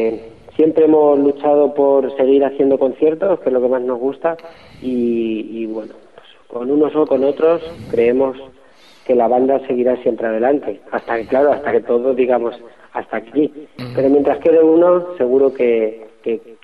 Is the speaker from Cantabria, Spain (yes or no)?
no; Toledo, Castilla-La Mancha, Spain; Nosotros somos de Toledo